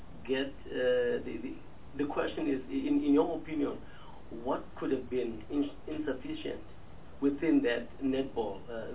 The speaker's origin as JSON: {"language": "English", "country": "South Africa", "said": "I think it is very important as a South African that we look at it as one of the major sporting events."}